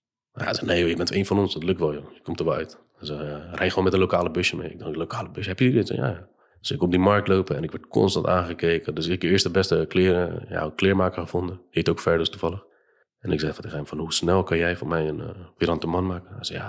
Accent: Netherlands; En ik zei ook niet dat ik uit Nederland kwam, ik zei altijd dat ik uit Kabul kwam.

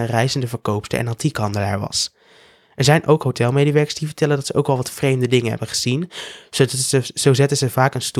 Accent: Netherlands; Zouden ze dan ook kunnen zien bij mij, dat ik uit Nederland kom?

